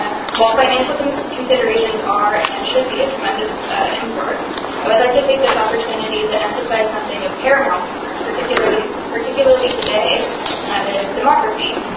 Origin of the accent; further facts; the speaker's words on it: Castro Valley, California, United States; I'm from Castro Valley